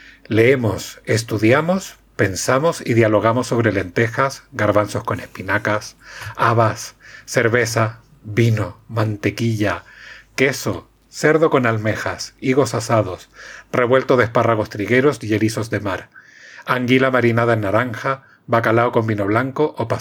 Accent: Chile; born there; yo nací en Chile tal, y se queda así como, eres chileno.

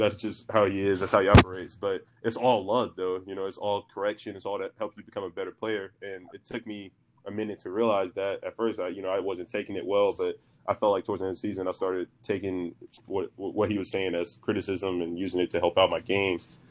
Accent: Texas, United States; In Texas, early on, always rooted for the home team.

